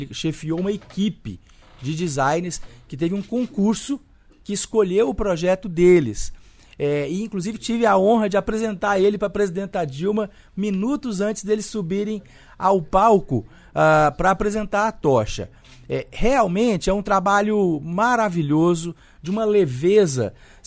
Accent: Goiás, Brazil; Eu, como goiano, acho importantíssimo que o nosso Araguaia, de alguma forma, receba a tocha olímpica.

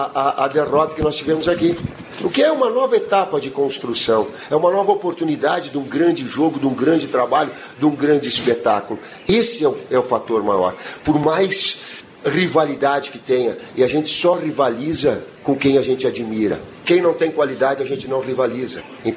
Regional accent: Porto Alegre, Rio Grande do Sul, Brazil; Mais que Porto Alegre, que foi a minha terra, foi mais, tem sido mais assim.

